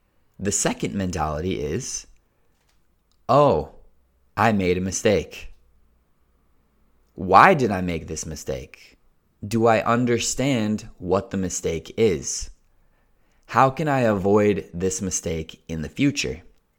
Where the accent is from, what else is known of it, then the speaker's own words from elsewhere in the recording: United States; And by the way, I am American, so you can trust that I'm speaking a very nice, proper, standard English.